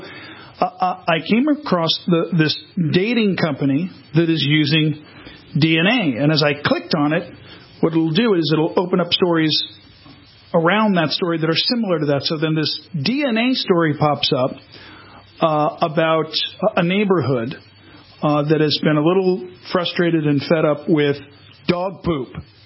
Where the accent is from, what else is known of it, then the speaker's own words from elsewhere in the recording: Massapequa, New York, United States; Now, when I grew up on Long Island in Massapequa